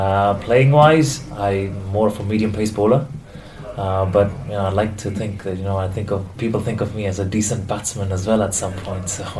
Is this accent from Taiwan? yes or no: no; Mumbai, Maharashtra, India; So I'm from Mumbai.